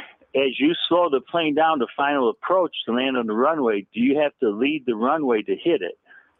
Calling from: Florida, United States; from Florida.

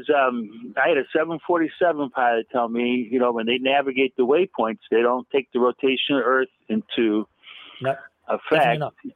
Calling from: Florida, United States; from Florida.

